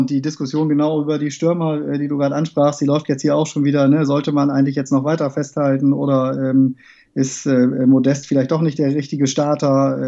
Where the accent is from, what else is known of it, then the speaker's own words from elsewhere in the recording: Cologne, North Rhine-Westphalia, Germany; Also ich bin Kölner, wohne quasi einen Steinwurf vom Stadion entfernt